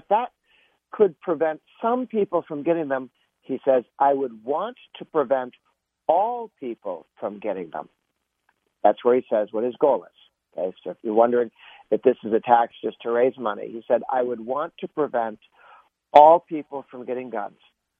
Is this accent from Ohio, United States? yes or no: no; Massachusetts, United States; I grew up in Massachusetts. We had in my parents' basement, we had a pistol range